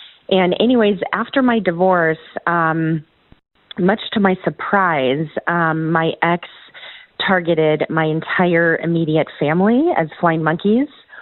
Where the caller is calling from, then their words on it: Oregon, United States; I'm calling from Oregon.